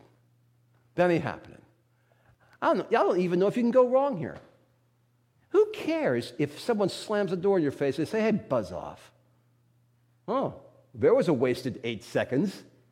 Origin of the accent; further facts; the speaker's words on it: Pittsburgh, Pennsylvania, United States; We talked about the Steelers. Steelers. I'm from Pittsburgh.